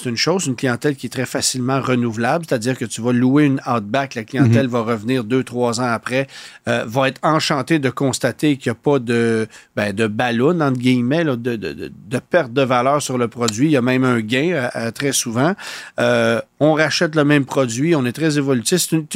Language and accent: French; Quebec, Canada; Et chez nous, au Québec, ça fonctionne magnifiquement bien.